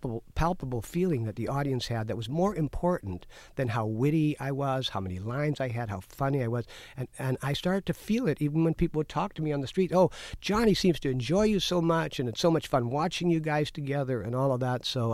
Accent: Canada; now in United States; I had never seen, I came from Canada.

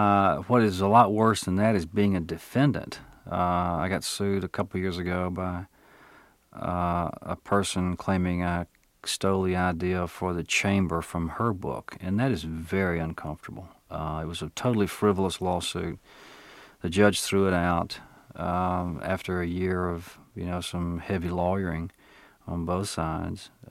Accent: Crenshaw, Mississippi, United States; also born or lived in Black Oak, Arkansas; I was born in Black Oak, Arkansas, on a farm. We were cotton farmers. And I lived there for the first 6 years of my life. And then we decided to leave the farm because it was a pretty rough life. We moved to Crenshaw

